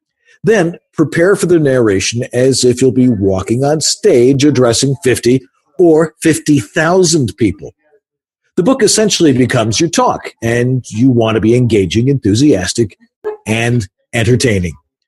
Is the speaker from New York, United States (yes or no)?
yes; Buffalo, New York, United States; now in California, United States; here I am back in the old hometown of Buffalo for a week. It's kind of weird being back here. Kind of surreal, but I'm a Californian now